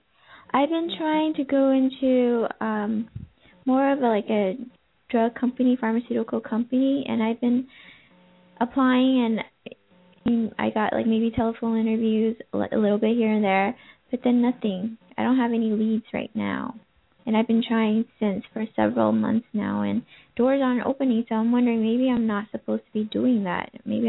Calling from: California, United States; I'm calling from California.

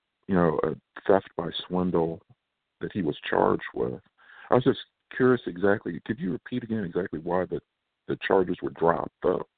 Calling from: Midwest, United States; Yeah, I was calling from the Midwest here.

